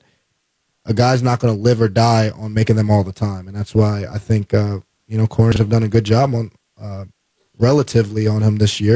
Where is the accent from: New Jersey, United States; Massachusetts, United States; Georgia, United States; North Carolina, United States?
New Jersey, United States; You know, I'm from New Jersey, so I'm going to have family up there, so I might do family.